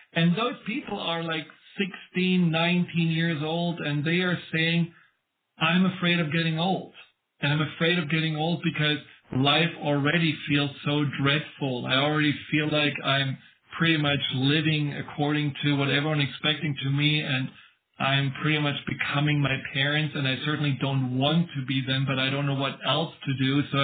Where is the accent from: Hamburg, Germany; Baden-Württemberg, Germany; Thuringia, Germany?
Baden-Württemberg, Germany; I grew up in the Black Forest, and you can imagine there is nothing going on there.